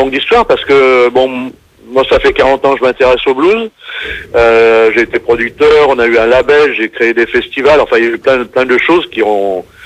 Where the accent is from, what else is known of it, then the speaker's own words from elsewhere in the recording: Centre-Val de Loire, France; Non, je suis du Loir-et-Cher.